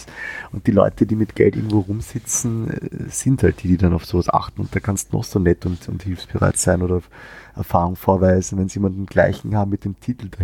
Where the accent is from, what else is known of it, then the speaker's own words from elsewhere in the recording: Austria; wir haben ja als Österreicher immer wieder das Problem